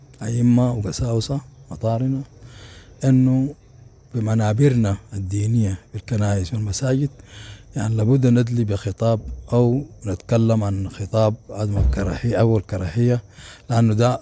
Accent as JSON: {"language": "Arabic", "country": "Sudan", "said": "تبني بلدنا السودان المحلين بنحبه شديد يعني."}